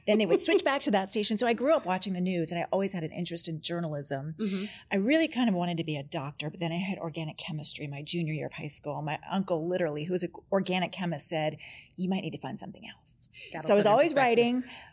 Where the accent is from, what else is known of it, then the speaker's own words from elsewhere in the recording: Pittsburgh, Pennsylvania, United States; I grew up in Pittsburgh in Pennsylvania, which is a really hard news town.